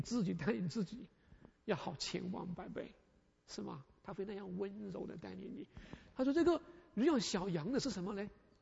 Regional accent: China; 我们中国人啊，有句话叫我们敬鬼神而远之，是不是？

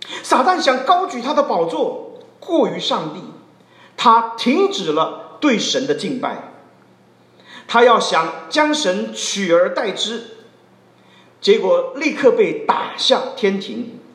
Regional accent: China; 我们中国人的文化里面啊，这个是自己人，那就可以爱；不是自己人，对不起。

